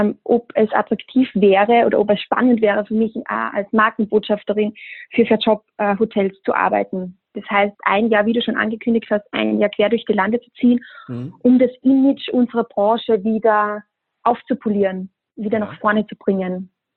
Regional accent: Austria; moved away as an adult; now in Germany; Ich bin ja aus Österreich, also bin 27 Jahre alt und habe eine höhere Lehranstalt für Tourismus besucht.

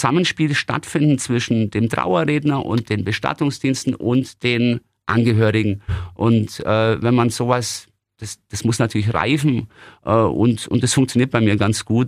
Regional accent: Günzburg, Bavaria, Germany; In meiner Heimatstadt Günzburg, da gibt es ein gutes Geflecht, sage ich immer.

